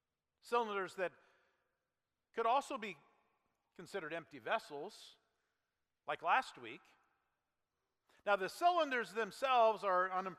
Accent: Wisner, United States; When I was a kid and growing up in Wisner, every 4th of July when it started getting dark, you headed down to the river park.

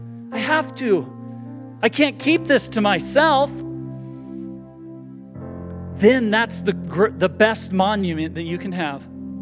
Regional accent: Idaho, United States; We're from Idaho, so we know how to eat potatoes here.

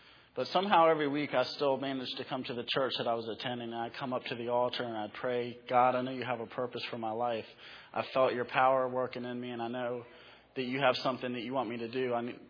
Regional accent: Fredericksburg, United States; I'm from Fredericksburg. I actually grew up about 3 miles from where we're opening the farm at.

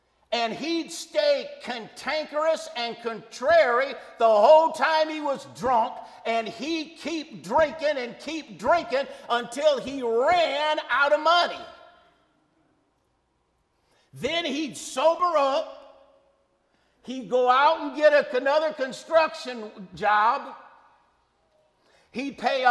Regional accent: New York City, New York, United States; Where I grew up on Lower East Side, where the Lord stays, three houses from where I lived, there was a family.

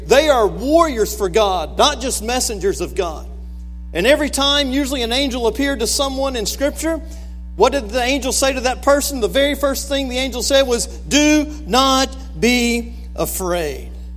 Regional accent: Alabama, United States; I grew up in Alabama.

